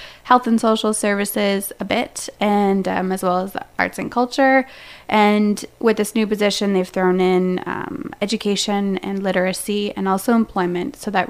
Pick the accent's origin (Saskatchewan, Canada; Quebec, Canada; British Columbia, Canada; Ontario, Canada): Quebec, Canada; So I am a born and raised Townshipper. I'm originally from, I often say Stansted, but I'm from Tomophobia, mm-hmm. which is a real name of a town, if you can believe it. It's outside of Stansted.